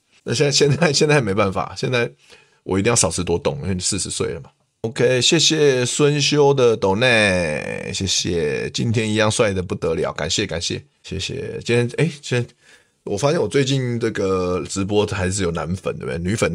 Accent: Taiwan; 我们台湾人是很懒的走路，对不对？

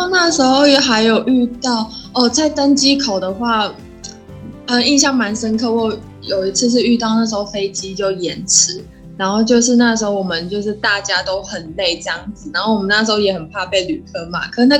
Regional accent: Taiwan; 有一部分是因为我们台湾人讲中文嘛，然后普遍台湾的英文也不错

